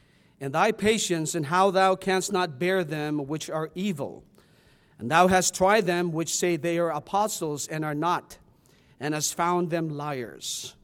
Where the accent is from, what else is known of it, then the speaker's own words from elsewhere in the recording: Dumaguete, Negros Oriental, Philippines; Growing up in the Philippines, I haven't seen some violent stuff right in my place in Dumaguete.